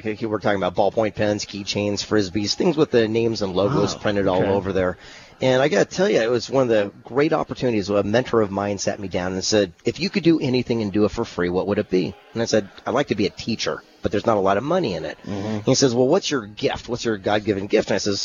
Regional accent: La Jolla, California, United States; I actually mentor inner city kids here in my hometown.

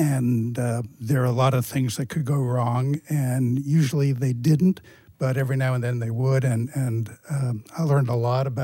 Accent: Brooklyn, New York, United States; I grew up in a place you may have heard of, Brooklyn, New York.

